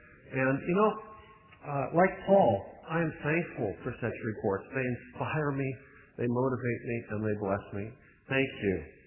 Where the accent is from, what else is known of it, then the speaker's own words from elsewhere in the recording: Seattle, Washington, United States; I found out we're both from Seattle. We went to competing high schools.